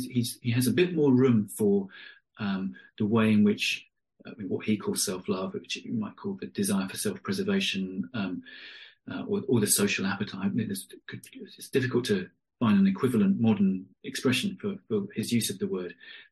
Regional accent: England, United Kingdom; I am English, yes.

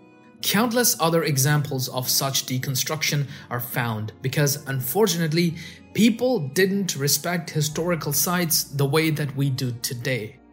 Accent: Pakistan; I know as a Pakistani, maybe my criticism of the Indian government doesn't mean much

